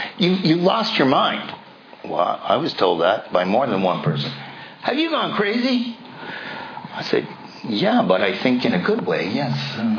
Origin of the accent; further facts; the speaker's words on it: Ireland; I identify, I'm Irish.